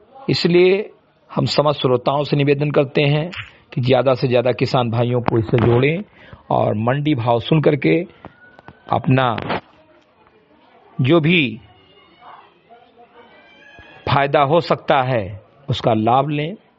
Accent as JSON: {"language": "Hindi", "town": "Marikatai", "region": "Uttar Pradesh", "country": "India", "tie": "born or raised there", "said": "ग्राम सभा से मरीकटाई विकासखंड मेनपुरवा जनपद बहराइच का मूल निवासी हूं"}